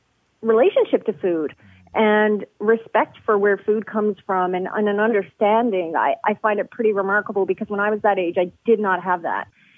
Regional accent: Newfoundland and Labrador, Canada; but I also grew up in a very small town in Canada. I grew up in Newfoundland, and there just was not much available there.

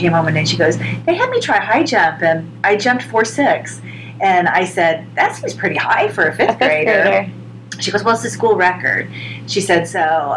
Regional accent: Indiana, United States; I went to Center Grove High School. Oh, okay. So, on the south side.

